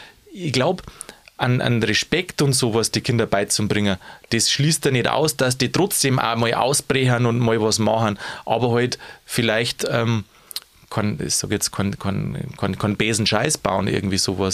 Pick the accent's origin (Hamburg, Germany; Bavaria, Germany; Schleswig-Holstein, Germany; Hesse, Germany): Bavaria, Germany; Zumindest bei uns in Bayern